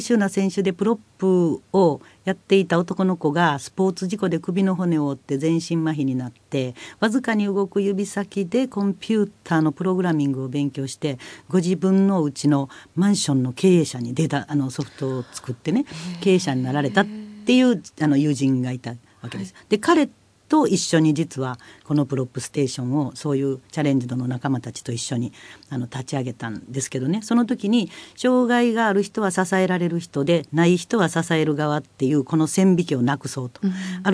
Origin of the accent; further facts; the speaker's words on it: Kansai, Japan; accent: Kansai; 関西弁で